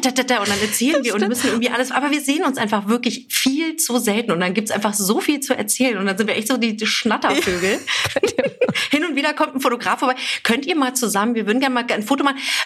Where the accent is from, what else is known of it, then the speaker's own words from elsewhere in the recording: Cologne, North Rhine-Westphalia, Germany; als Kölnerin, also als rheinische Frohnatur plus noch mit meinem iranischen Background